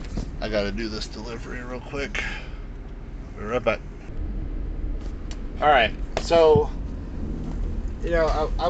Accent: St. Louis, Missouri, United States; I grew up in the St. Louis area. Okay. I lived the first 40 years of my life there.

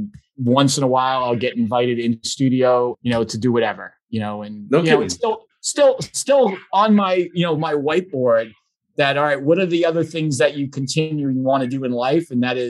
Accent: Quincy, Massachusetts, United States; also born or lived in Braintree; I mean, even though I grew up in Quincy and Braintree, I lived at Bridgewater.

